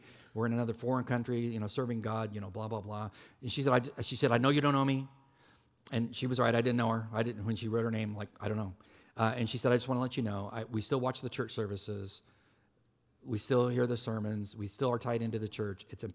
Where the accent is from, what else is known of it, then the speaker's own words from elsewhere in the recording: California, United States; I am from California, sorry.